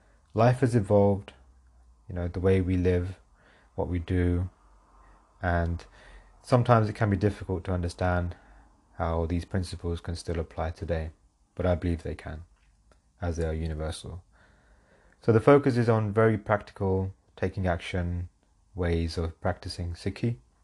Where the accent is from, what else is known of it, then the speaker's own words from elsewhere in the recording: United Kingdom; born there; So I am a British-born Sikh, born into a Punjabi Sikh family.